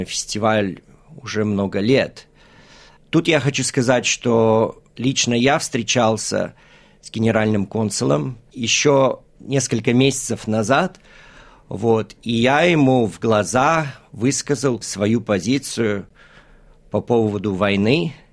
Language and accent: Russian; Australia; born or raised there